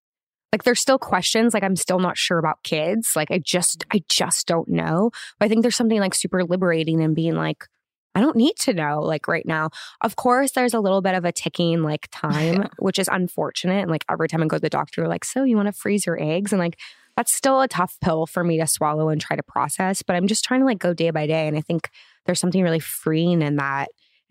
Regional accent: Los Angeles, California, United States; Yeah, in the Valley.

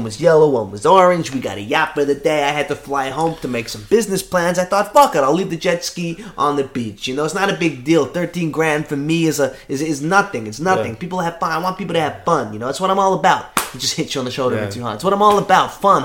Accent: Malaysia; And I didn't grow up in England. I grew up in Malaysia.

